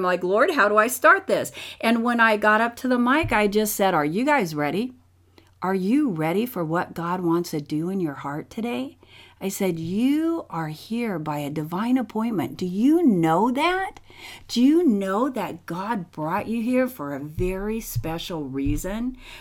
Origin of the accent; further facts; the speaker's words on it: United States; now in Bulgaria; Matt and I are serving in Bulgaria here, you know, and we were born and raised in America